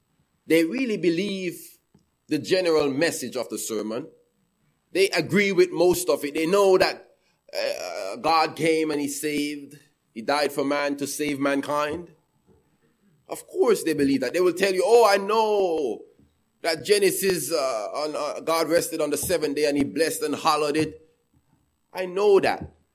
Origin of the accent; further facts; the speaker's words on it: Jamaica; You see, I grew up in Jamaica. I'm from Jamaica. I'm a citizen of Jamaica.